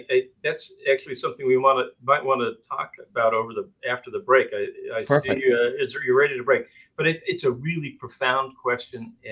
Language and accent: English; New Hampshire, United States; And I think, you know, having grown up here, I grew up in Cheshire County, very white. You know, New Hampshire is still a very white state